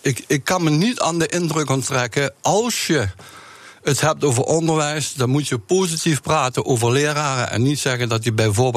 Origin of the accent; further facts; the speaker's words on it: Heerlen, Limburg, Netherlands; Ik kom van Heerlen.